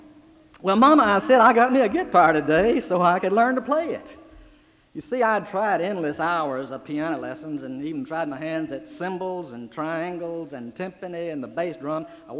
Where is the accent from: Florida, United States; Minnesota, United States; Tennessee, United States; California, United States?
Tennessee, United States; Nashville; You see, country music is a part of me, or at least as I grew up in Nashville, Tennessee, it was.